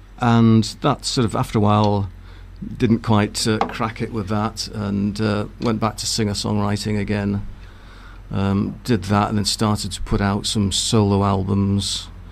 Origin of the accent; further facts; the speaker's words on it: Aberdeen, Scotland, United Kingdom; also born or lived in Liverpool; Started in Aberdeen as a teen. I was born in Liverpool and we kind of moved around a lot.